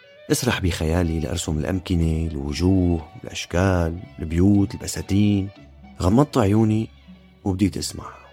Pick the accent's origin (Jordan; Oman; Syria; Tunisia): Syria; بلدي سوريا